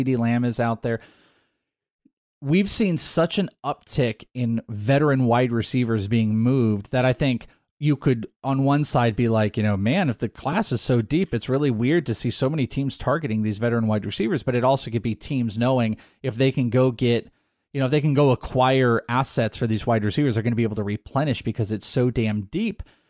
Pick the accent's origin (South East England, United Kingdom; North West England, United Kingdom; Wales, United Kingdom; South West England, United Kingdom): Wales, United Kingdom; I'm Welsh.